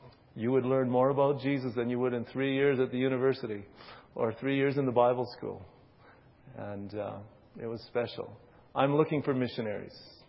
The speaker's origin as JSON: {"language": "English", "region": "Western Canada", "country": "Canada", "said": "Actually, I'm from Western Canada, and I'm almost on the opposite side of the ball as South Africa."}